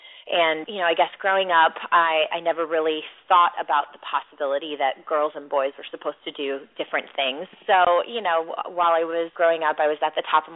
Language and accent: English; Midwest, United States; what about my community and growing up in the Midwest really stuck with me was really, again, being of service to my community.